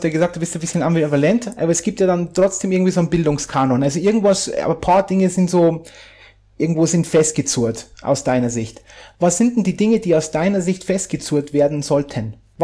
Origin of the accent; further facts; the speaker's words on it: Bavaria, Germany; wo ich herkomme, aus der Nähe von Landshut